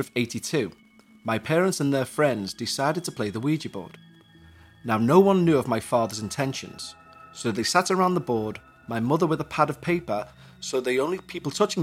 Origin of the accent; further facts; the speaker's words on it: Montreal, Quebec, Canada; I'm from Montreal, Canada. My great-grandfather was actually born in Liverpool.